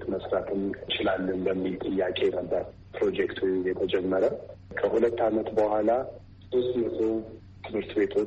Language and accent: Amharic; Addis Ababa, Ethiopia; እኔ ያደግኩት አዲስ አበባ ነው።